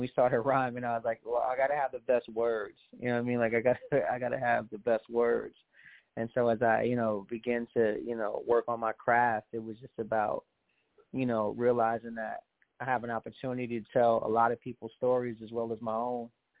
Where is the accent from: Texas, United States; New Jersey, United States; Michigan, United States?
New Jersey, United States; Passaic; and where I grew up in Passaic is literally 13 minutes from Midtown.